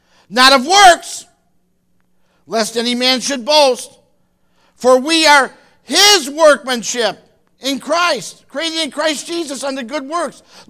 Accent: Toledo, Ohio, United States; When I was a kid, you're too young for this, but I grew up in Toledo.

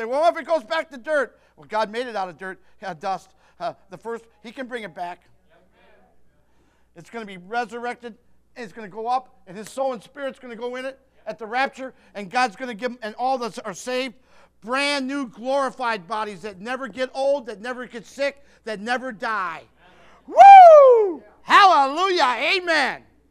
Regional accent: Detroit, Michigan, United States; I grew up in Detroit, in the Detroit area.

